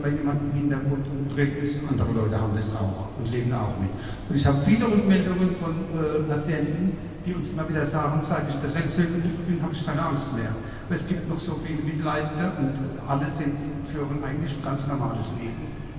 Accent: Rhineland-Palatinate, Germany; Ich bin Pfälzer schon seit meiner Geburt

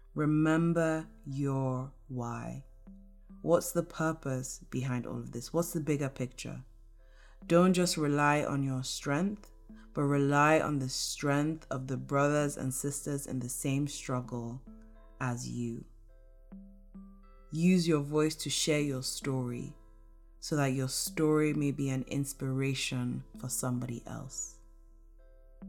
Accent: Nigeria; I was born and raised in Nigeria, so, and I go back and visit regularly. My parents live in Nigeria, my brothers live in Nigeria, my best friends live in Nigeria

